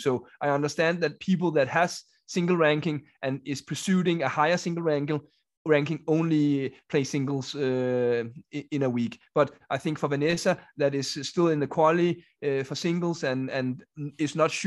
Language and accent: English; Denmark; I'm from Denmark. I'm 36 years old